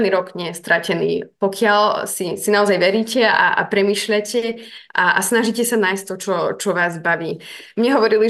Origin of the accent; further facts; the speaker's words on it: Bajerov, Prešov Region, Slovakia; v dedinke Bajerov, kde som sa narodila, odkiaľ pochádzam